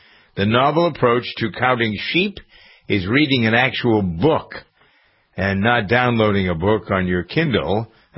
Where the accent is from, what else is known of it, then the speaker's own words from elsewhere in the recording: Massachusetts, United States; appears to have automatically installed a COVID exposure notification app for people who live in my home state of Massachusetts